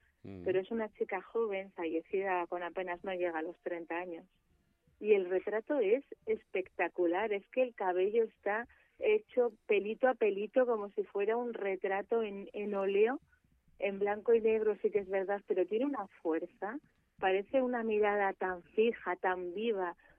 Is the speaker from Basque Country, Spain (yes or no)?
yes; San Sebastián, Basque Country, Spain; sabéis que yo soy de San Sebastián